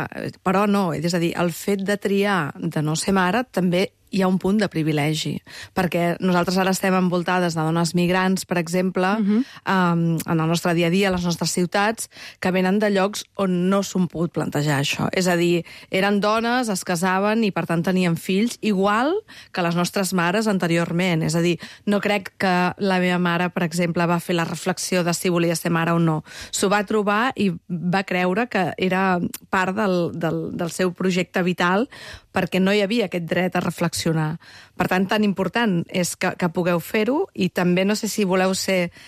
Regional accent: Tarragona, Catalonia, Spain; quan jo, que sóc de Tarragona, sempre m'imagino la lloba capitolina

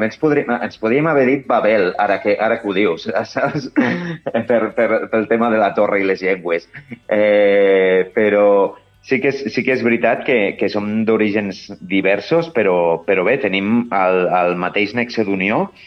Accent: Canillo, Andorra; Nosaltres som d'aquí, som de muntanya, som de Canillo.

